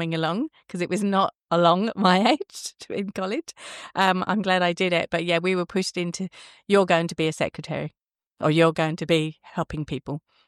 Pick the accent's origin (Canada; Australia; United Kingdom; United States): United Kingdom; London; I was born in London in England.